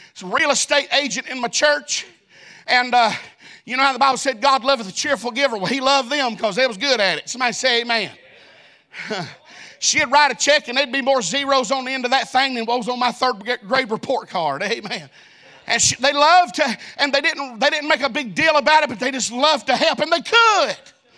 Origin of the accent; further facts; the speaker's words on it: Alabama, United States; I know we done looked at verse 3, but I'm from Alabama and I'm not good at math.